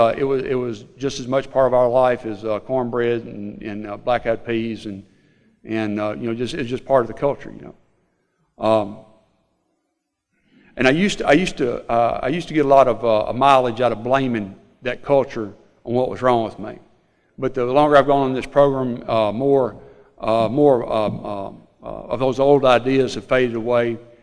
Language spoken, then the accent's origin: English; Mentor City, Mississippi, United States; I'm from Mentor City, Mississippi. If y'all don't know where that is, I live in the Mississippi Delta, home of the Blues, south of Memphis, Tennessee, in a little small town.